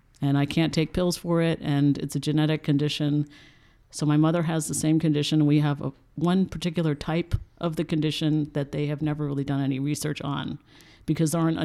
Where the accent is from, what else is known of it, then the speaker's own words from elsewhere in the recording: Albuquerque, New Mexico, United States; also born or lived in Ecuador; So I was born in Albuquerque, and then they went back to Ecuador and were living there.